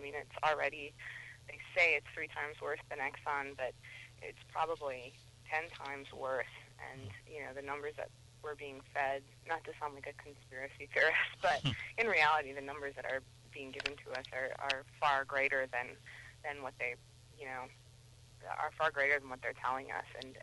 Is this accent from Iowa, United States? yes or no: yes; Iowa, United States; I'm from Iowa, and I come from the city that was highlighted in The Music Man. The Music Man is called River City. In actuality, it's called Mason City